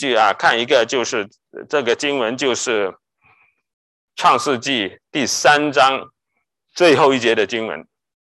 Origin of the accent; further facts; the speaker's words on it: China; 所以我们中国人有句话叫做利不到不为财啊